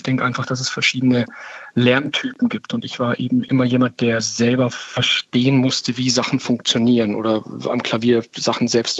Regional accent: Bavaria, Germany; als Bayer

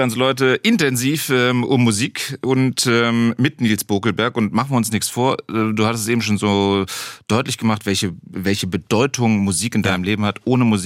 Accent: North Rhine-Westphalia, Germany; was mich auch als Rheinländer sehr gefreut hat

